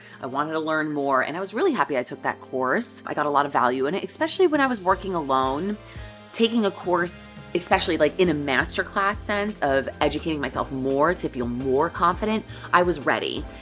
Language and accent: English; New York, United States; So growing up on Long Island, I grew up with a really suburban lifestyle.